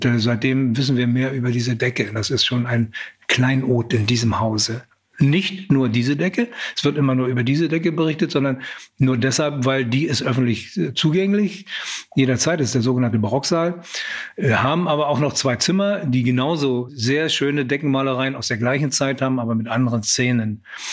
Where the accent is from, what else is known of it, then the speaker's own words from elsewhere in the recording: Mecklenburg-Vorpommern, Germany; also born or lived in West Germany; Ich bin ja zwar in Mecklenburg groß geworden, aber bin ja dann im Westen gewesen. Also mich bezeichnet man dann immer als Wossi, ne? Also weder Wessi noch Ossi, sondern Wossi.